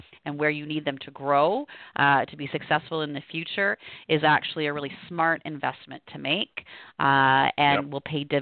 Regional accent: Canada; So, I will admit I'm Canadian

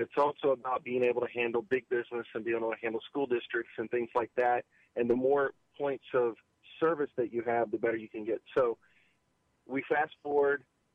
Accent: Lexington, South Carolina, United States; I grew up in a little town called Lexington, South Carolina.

